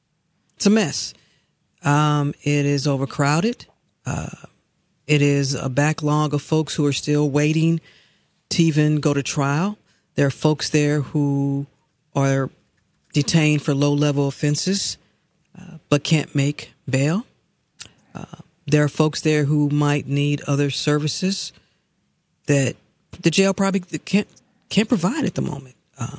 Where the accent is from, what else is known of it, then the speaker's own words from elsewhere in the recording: St. Louis, Missouri, United States; now in Atlanta, United States; Next to my hometown of St. Louis, I love this city